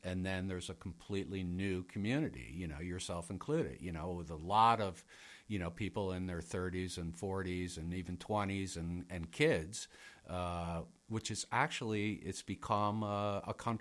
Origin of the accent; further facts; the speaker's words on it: Montgomery, United States; I grew up in Montgomery, you know, which is maybe 30 miles from here. Family had a place at Wolf Lake, which is like 10 miles from here. So it's home for me.